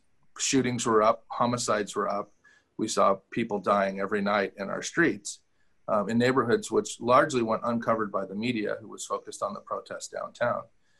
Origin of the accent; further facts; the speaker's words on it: Sacramento, California, United States; I grew up in Sacramento. I love this city. It's a very important place for me